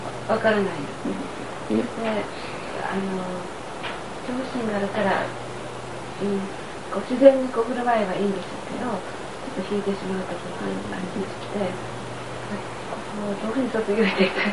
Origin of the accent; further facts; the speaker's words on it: Osaka, Japan; その方ちょっと私は大阪なんですが